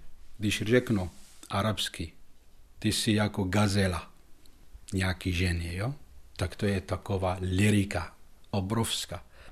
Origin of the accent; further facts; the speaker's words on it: Damascus, Damascus Governorate, Syria; Czech is a second language; now in Czech Republic; Já jsem se narodil v Damašku, žil jsem tam 10 let, pak jsme se přestěhovali do jiného města 100 kilometrů od Damašku.